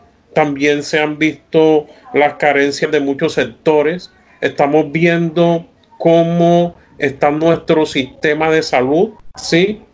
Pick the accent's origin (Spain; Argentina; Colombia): Colombia; a visibilizar realmente cómo estamos configurados como colombianos